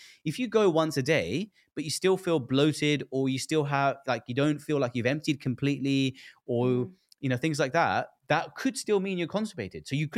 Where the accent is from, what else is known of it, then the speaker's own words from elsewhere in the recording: India; you know, obviously my background is like, I'm obviously Indian. And when I was growing up, my mom would make all of these Indian foods at home.